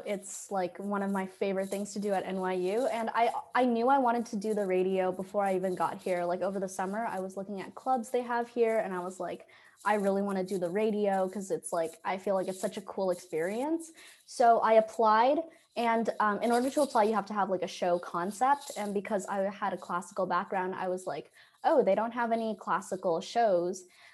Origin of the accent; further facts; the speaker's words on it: Toronto, Ontario, Canada; because I'm from Toronto, so our Thanksgiving was already in October.